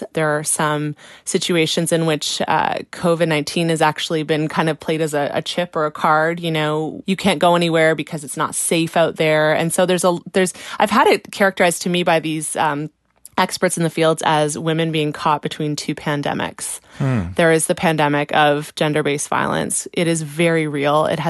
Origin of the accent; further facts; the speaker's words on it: Brockville, Ontario, Canada; I grew up around Brockville. I know that area. I know that house that this happened in.